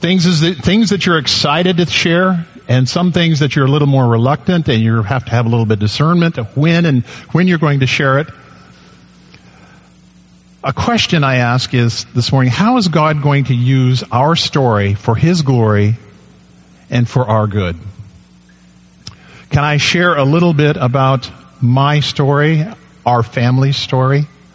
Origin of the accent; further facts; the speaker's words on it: Dunsmuir, California, United States; also born or lived in Medford; I was born here in Medford. So I'm an Oregonian. But the rest of the next 25 years, I was a Californian, because a month later, my dad moved to Dunsmuir, California.